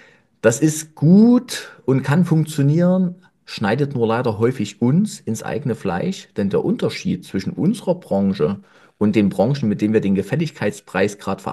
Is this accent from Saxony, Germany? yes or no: yes; Nossen, Saxony, Germany; in so einer kleinen Stadt wie ich bin in Nossen groß geworden als Friseur mit 6000 Einwohnern